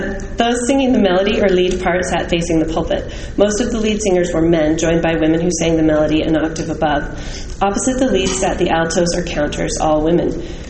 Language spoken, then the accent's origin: English; Nashville, Tennessee, United States; I grew up in Nashville with Campbellites